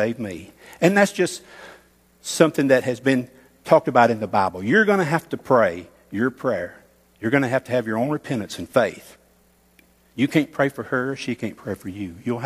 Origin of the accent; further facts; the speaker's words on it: the South, United States; we're all from the South, okay?